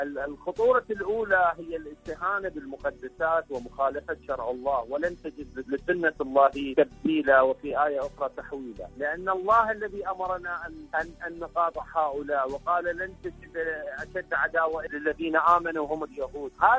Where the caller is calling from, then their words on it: Iraq; من العراق